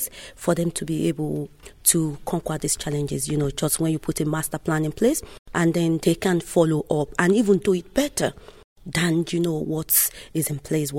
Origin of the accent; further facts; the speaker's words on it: Nigeria; now in Athlone, Ireland; Yes, I'm from Nigeria originally, but I've been living in Ireland for the past 15 years.